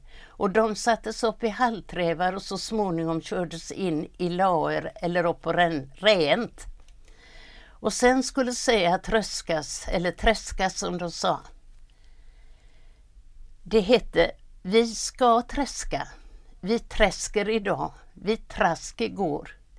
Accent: Svindal, Västra Götaland County, Sweden; born there; och jag är född i Svindal. … Jag är född 1916. Och jag brukar säga om mig själv att jag är inföding.

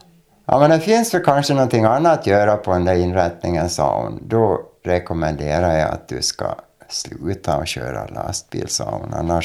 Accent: Färjan, Sweden; först när jag började då gick man ju i småskolan hemma i Färjan.

